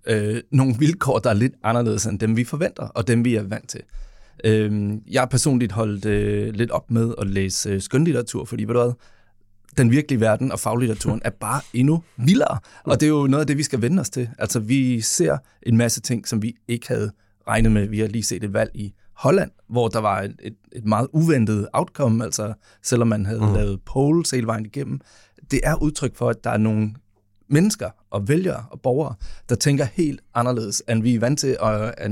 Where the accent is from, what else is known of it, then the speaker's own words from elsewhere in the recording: Zealand, Denmark; jeg er jo både fra Sydsjælland, ligesom Esben